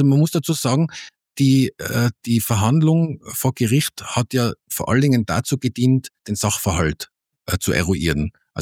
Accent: Innsbruck, Tyrol, Austria; Ich würde mal jetzt so als Innsbrucker sagen

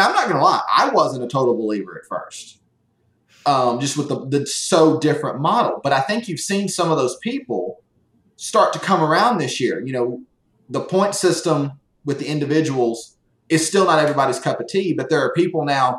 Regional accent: the South, United States; And it's just Facts Ma'am because I'm a Southerner.

